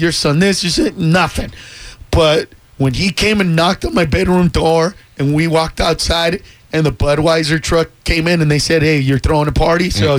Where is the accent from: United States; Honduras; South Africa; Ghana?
Honduras; I'm from Honduras, dude.